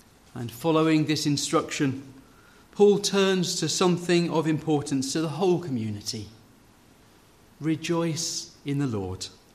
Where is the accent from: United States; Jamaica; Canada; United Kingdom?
United Kingdom; what we might be brought up as British people to keep that stiff upper lip